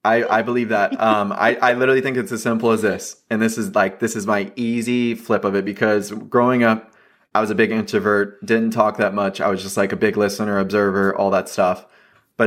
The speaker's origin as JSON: {"language": "English", "town": "Atlanta", "region": "Georgia", "country": "United States", "said": "I guess I'll pick the Atlanta Hawks just because I'm from Atlanta."}